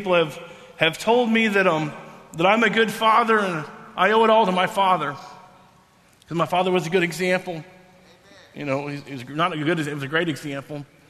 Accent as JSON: {"language": "English", "town": "Dallas", "region": "Texas", "country": "United States", "said": "I'm a big Dallas Cowboy fan because we're from Dallas."}